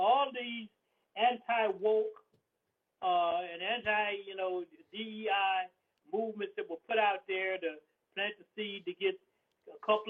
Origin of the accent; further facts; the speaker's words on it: the South, United States; I mean, I'm a Southerner, too.